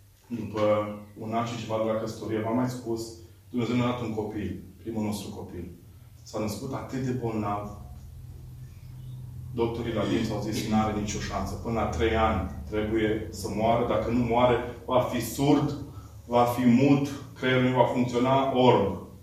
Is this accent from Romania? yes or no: yes; Petroșani, Hunedoara County, Romania; mă plimbam prin Petroșani, orașul de unde sunt eu.